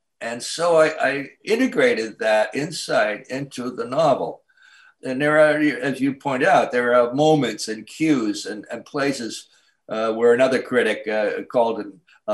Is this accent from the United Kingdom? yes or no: no; Canada; now in United States; And I am myself Canadian and Canadian-American. My father's Canadian. Three of my grandparents are Canadian. And I've lived most of my adult life on the borders of the border of Canada in the Northeast, in New Hampshire, and here now in upstate New York.